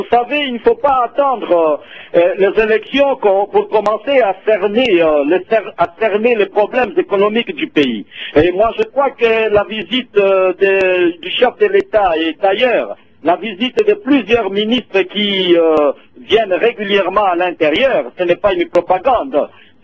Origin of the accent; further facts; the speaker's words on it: Kisangani, Tshopo, DR Congo; Vous savez que la sorgerie est victime de plusieurs situations qui s'est déroulées chez nous à Kisangani